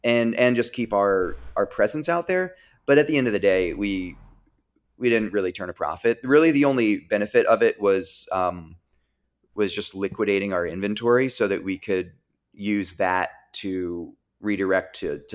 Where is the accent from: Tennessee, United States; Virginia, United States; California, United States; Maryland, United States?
Virginia, United States; accent: Virginia; Yeah, every once in a while my Virginia accent creeps back up.